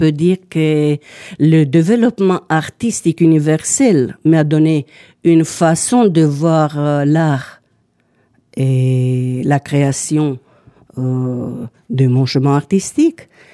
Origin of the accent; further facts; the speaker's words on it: Bucharest, Romania; French is a second language; Bien sûr, je suis née à Bucarest, je vivais, j'ai fait tous mes études